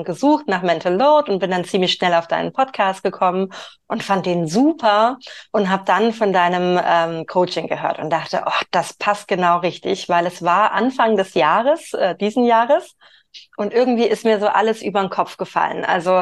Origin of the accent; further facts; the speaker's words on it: Stuttgart, Baden-Württemberg, Germany; Ich komme aus Stuttgart